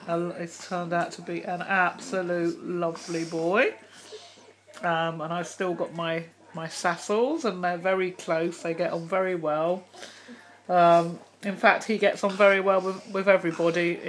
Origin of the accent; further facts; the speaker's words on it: London, United Kingdom; my hometown of London